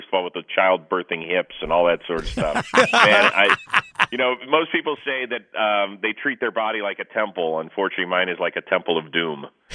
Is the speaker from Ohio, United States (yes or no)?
yes; Cleveland, Ohio, United States; maybe I've got a different lens on this because I'm from Cleveland